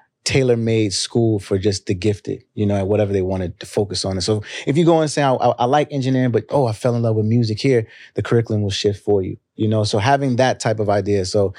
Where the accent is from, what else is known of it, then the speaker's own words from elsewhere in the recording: United States; like in a Nigerian household where I was just living in America, but my parents raised me as a Nigerian boy.